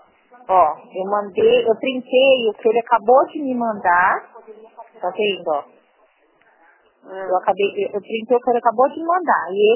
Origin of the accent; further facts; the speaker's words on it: São Paulo, Brazil; Não, São Paulo.